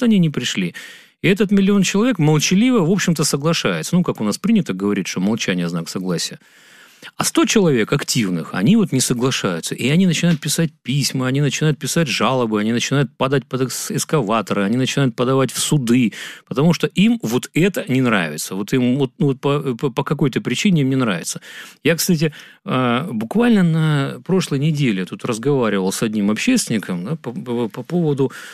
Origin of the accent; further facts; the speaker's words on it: Moscow, Russia; Мы москвичи, мы на радио Москвы